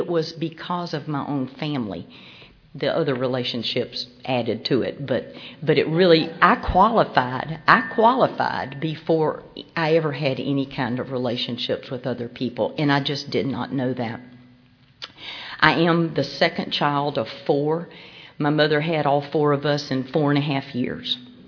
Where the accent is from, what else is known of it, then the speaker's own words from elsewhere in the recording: Macon, Georgia, United States; born there; I was born in Macon, Georgia.